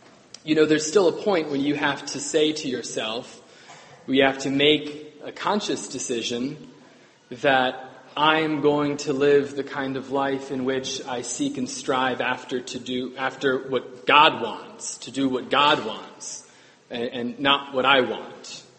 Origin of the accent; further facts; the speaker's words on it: Maryland, United States; I grew up in Montgomery County. And I figure many of you in Charles County probably know a lot more about this than I do.